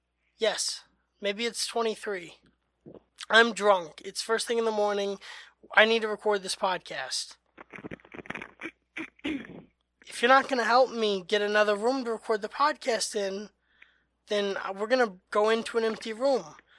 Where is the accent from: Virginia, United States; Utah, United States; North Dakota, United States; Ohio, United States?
Utah, United States; So do I. I'm from Utah, originally.